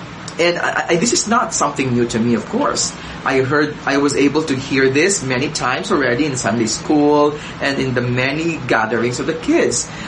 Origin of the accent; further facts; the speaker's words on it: Philippines; I grew up in Ilocito, Philippines, with my extended family.